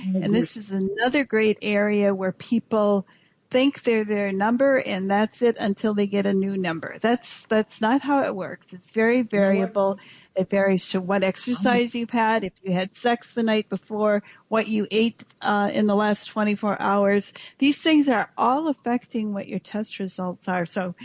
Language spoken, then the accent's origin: English; Wisconsin, United States; In fact, I grew up in Wisconsin, and we had goiter pills every week at our school.